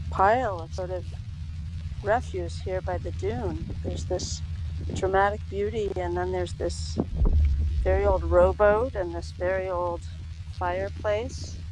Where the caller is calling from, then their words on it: New England, United States; I'm calling in from a beach in New England.